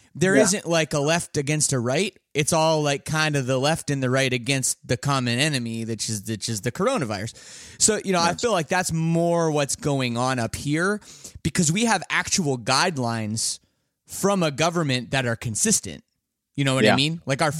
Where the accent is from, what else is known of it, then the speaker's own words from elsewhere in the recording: Canada; and I'm Canadian, and I don't know if I'm allowed to say this